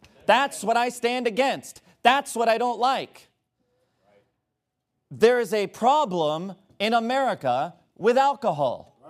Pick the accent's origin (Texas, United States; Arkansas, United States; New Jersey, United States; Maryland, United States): New Jersey, United States; born there; I'm not some foreigner. First of all, I was born in New Jersey, all right?